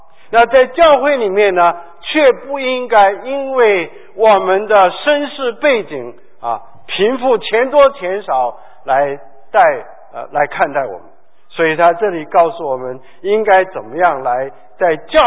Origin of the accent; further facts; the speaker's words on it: South Korea; 其实我们在韩国长大的时候，我们都住在洞里，你知道吗？我的家在真洞啊。